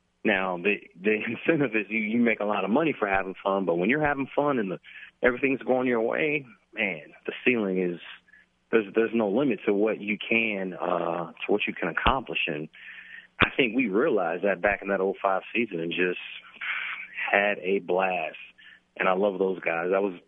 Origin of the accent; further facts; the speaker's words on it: Chicago, Illinois, United States; And I'm from Chicago. Originally, I'm born in Chicago. And, yeah, my grandparents, they still live in the house that they raised me in.